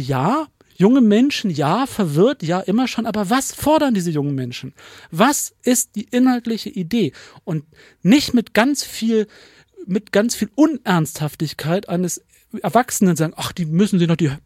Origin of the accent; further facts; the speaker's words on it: Bergedorf, Hamburg, Germany; Ich komme aus Bergedorf